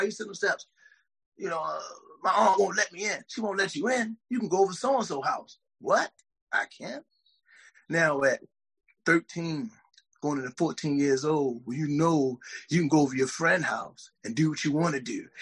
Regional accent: Baltimore, Maryland, United States; I was born in Baltimore. I grew up in District, I was District 17, but I grew up in District 16 and 15. So basically, Northwest Baltimore, basically West Baltimore.

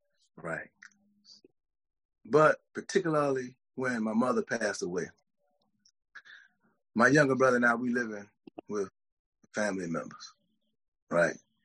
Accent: Baltimore, Maryland, United States; I was born in Baltimore. I grew up in District, I was District 17, but I grew up in District 16 and 15. So basically, Northwest Baltimore, basically West Baltimore.

